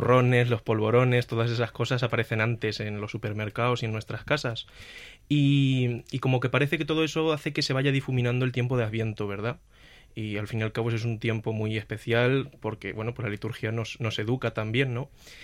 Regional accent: Manzanares, Castilla-La Mancha, Spain; Soy de Manzanares y actualmente estoy en cuarto de teología. Tengo 22 años

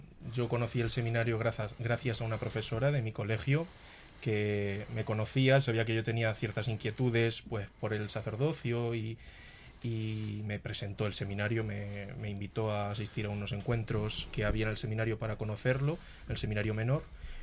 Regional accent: Manzanares, Castilla-La Mancha, Spain; soy el más joven, soy seminarista de quinto de teología y soy natural de Manzanares.

